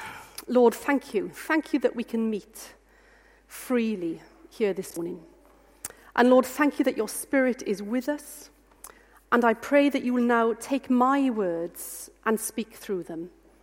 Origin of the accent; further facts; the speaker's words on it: Wales, United Kingdom; I'm actually from Wales. I wasn't brought up in a Christian family.